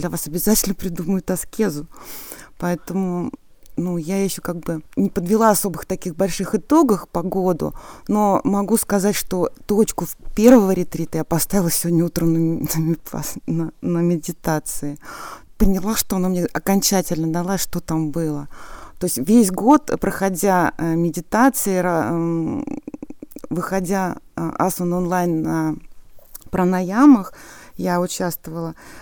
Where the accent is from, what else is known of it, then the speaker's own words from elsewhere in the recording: Monino, Moscow Oblast, Russia; я из Монина